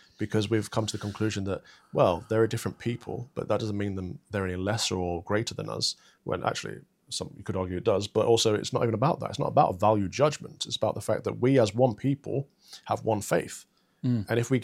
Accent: East Midlands, United Kingdom; I'm from the Midlands, from Sherwood Forest.

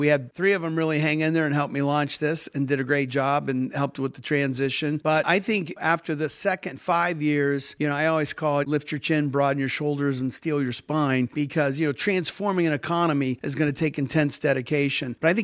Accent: Ohio, United States; You know, I'm from Ohio in the Rust Belt. So it was, you know, blue collar neighborhood.

